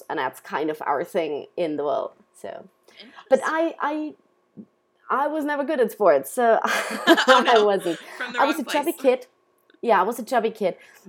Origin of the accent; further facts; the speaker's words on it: Austria; English is a second language; and I'm from Austria.